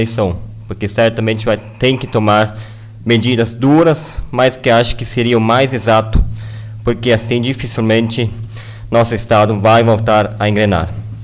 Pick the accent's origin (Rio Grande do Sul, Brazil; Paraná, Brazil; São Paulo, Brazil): Rio Grande do Sul, Brazil; nós somos gaúcho com orgulho.